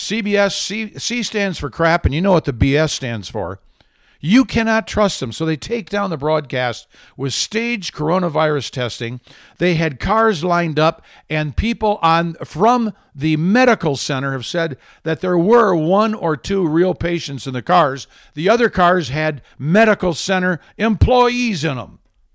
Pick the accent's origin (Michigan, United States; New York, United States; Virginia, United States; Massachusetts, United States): Michigan, United States; Lowell; back near my hometown of Grand Rapids, Michigan. Well, I was from Lowell, but not in Grand Rapids, very close